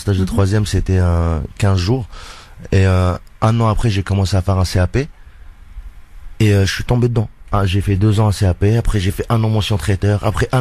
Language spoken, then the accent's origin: French; Algeria; moved away; Et quand je suis arrivé d'Algérie, je voulais partir à la légion étrangère.